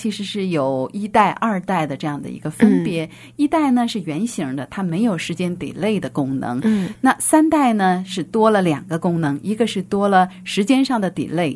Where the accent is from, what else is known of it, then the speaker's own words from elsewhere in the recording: China; 其实我们中国人挺有意思的，我觉得中国人的肠胃明明是对牛奶啊不太适应